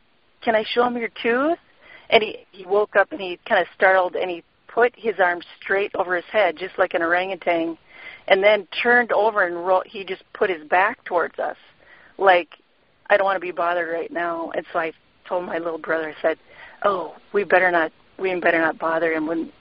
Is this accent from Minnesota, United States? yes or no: yes; Minnesota, United States; I grew up in Minnesota, northwest Minnesota